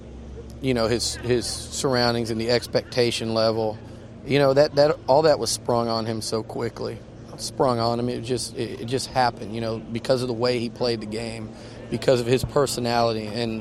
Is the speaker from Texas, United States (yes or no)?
yes; Houston, Texas, United States; You know, I grew up in Houston. I'm a Texans fan, so full disclosure.